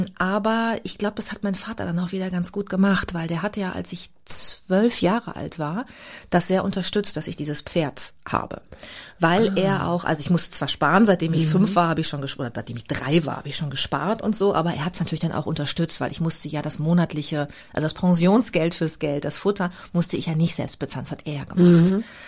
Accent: Bad Lippspringe, North Rhine-Westphalia, Germany; ich bin ja sehr ländlich aufgewachsen da in Bad Lippspringe, was super schön war, so für die Kindheit

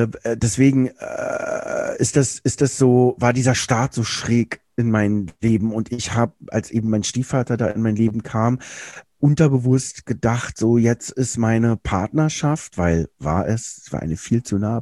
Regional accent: Berlin, Germany; Ich bin in Berlin groß geworden.

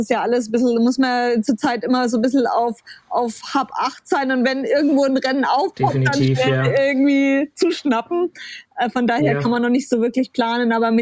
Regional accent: Bayreuth, Bavaria, Germany; Ich komme ursprünglich aus Bayreuth

